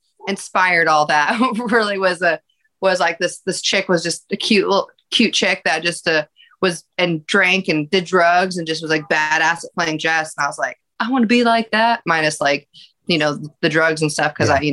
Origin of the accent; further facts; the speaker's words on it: Alaska, United States; I was actually a competitive figure skater growing up in Alaska.